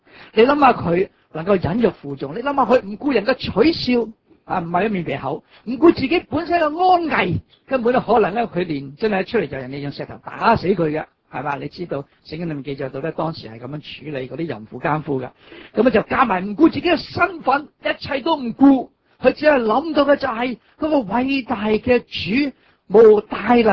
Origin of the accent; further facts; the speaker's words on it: Hong Kong; 比之於放喺我哋套用翻我哋香港人、中國人嗰個環境嚟講咧